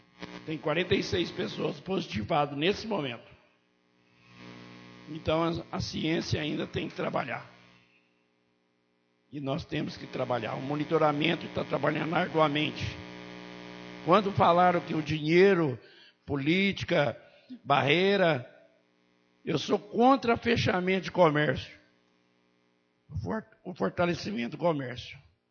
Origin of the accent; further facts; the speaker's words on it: Alfenas, Minas Gerais, Brazil; Amo minha terra, amo minha Alfenas.